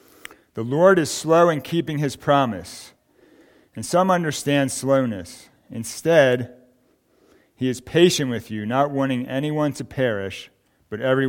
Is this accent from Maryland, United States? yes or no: yes; Baltimore, Maryland, United States; I was raised in Baltimore in the Catholic religion.